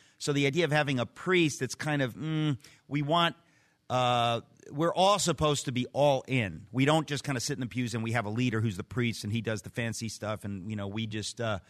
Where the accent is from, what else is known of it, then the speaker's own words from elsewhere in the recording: United States; I grew up in the Greek Orthodox Church because growing up in the Greek community in the United States